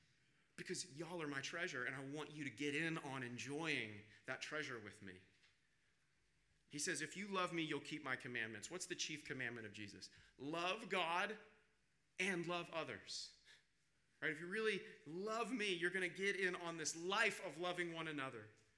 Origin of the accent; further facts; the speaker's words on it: Kansas, United States; So growing up in Kansas, this is how I think of it. About twice a year, my family and I, we would head out to Colorado.